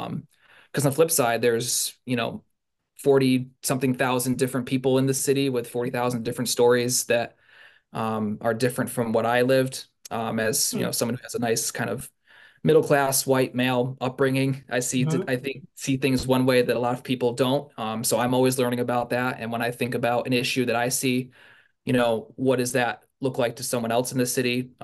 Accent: Pittsfield, Massachusetts, United States; I mean, it all started, I grew up here in Pittsfield, went to Egremont, to Herberg, and to PHS, and graduated 2011.

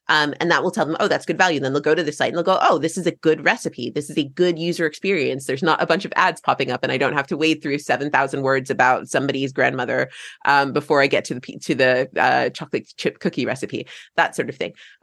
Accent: United States; now in England; like I'm American and living in England

